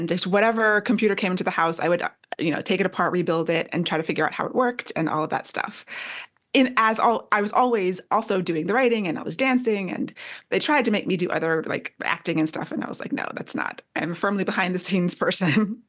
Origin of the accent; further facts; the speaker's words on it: Maryland, United States; now in Norfolk, United States; I moved from Maryland, where I grew up mostly, to Virginia. And I was living in Norfolk, Virginia, and didn't know anybody.